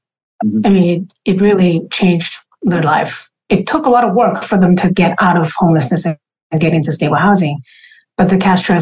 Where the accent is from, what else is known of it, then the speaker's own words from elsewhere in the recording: China; English is a second language; So I, like you, grew up in poverty as well. I grew up in China, which, you know, in the 80s, so it was poor.